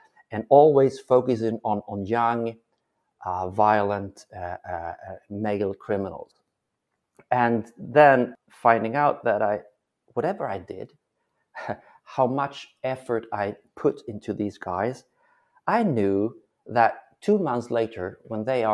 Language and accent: English; Stockholm, Stockholm County, Sweden; English is a second language; Normally I live in Stockholm. That's my hometown.